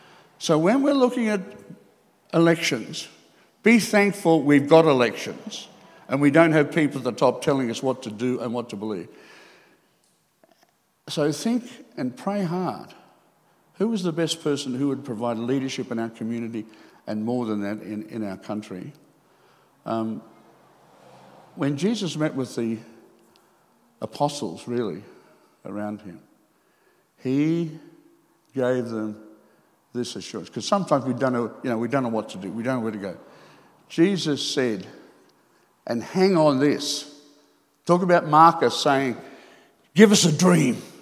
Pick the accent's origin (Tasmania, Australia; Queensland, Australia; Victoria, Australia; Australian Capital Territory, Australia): Queensland, Australia; No, I feel that as a Queenslander a bit sometimes